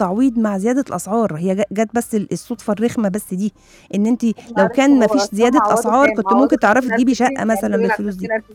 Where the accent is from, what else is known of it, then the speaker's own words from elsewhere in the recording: Egypt; انت عارفه طبعا احنا الشعب بتاعنا لذيذ او احنا كشعب مصري لذيذ وبنحب نهزر